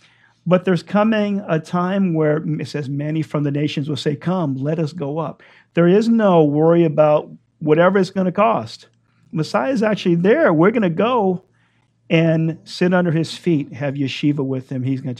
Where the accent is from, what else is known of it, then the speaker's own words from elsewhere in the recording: California, United States; We tell people we're from California